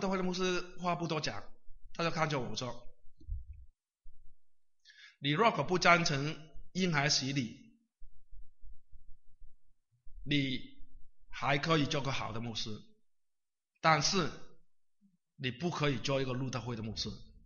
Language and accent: Chinese; Guangdong, China; 我们广东人讲啊，纸是不爆着火的